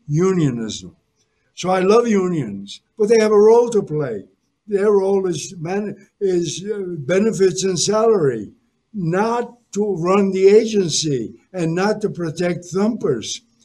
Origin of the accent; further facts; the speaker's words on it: Spain; now in United States; But we came from Spain, December 22, 1937, struggled tremendously, experienced real grinding poverty, and this country lifted me up, educated and enriched me, and made me comfortable.